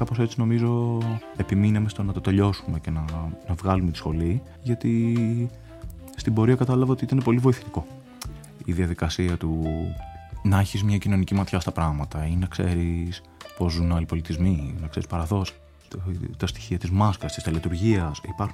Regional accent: Athens, Attica, Greece; born there; Εγώ γεννήθηκα το 1992, φίλε σας στην Αθήνα. Έχω καταγωγή από την Πελοπόννησο.

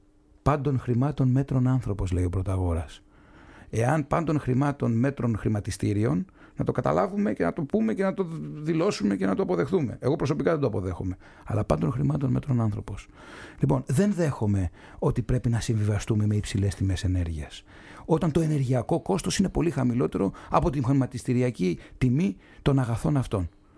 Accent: Kefalonia, Ionian Islands, Greece; επειδή είμαστε και από τη Μήλο εσείς, εγώ από την Κεφαλονιά

